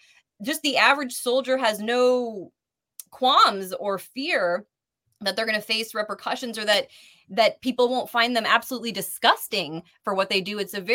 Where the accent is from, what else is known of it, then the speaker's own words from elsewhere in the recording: United States; And the one thing I'll add is, as an American, I think of My Lai and the Abu Ghraib scandal